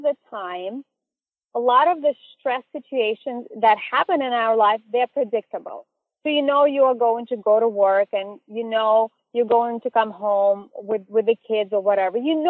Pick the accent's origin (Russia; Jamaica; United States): Russia; English is a second language; I grew up in Russia, actually, where we didn't celebrate Halloween.